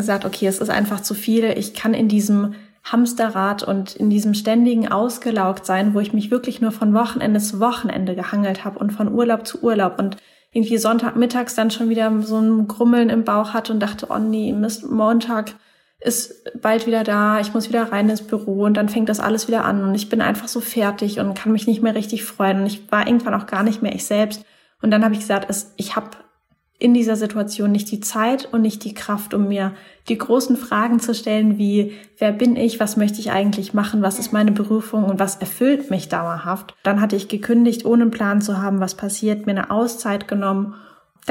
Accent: Mannheim, Baden-Württemberg, Germany; Ich komme ursprünglich aus Mannheim.

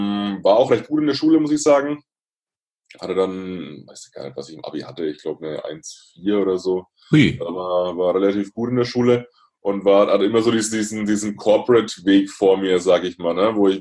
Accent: Bavaria, Germany; Also ich bin Franke, ich komme aus der Nähe von Würzburg, so zwischen Würzburg und Schweinfurt an der Mainschleife bin ich geboren und ja, bin in einem bäuerlichen Umfeld groß geworden.

